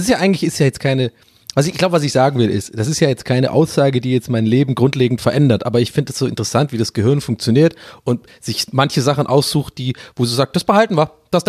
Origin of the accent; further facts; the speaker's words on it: Berlin, Germany; dass ich habe null Bock auf die Nummer gerade als Berliner.